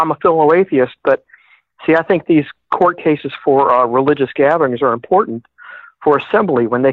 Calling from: Mobile, Alabama, United States; Hello, I'm calling from Mobile, Alabama.

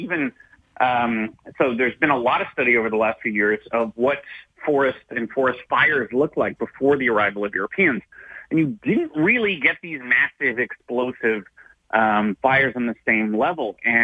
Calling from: Victoria, British Columbia, Canada; So I'm speaking here from Victoria.

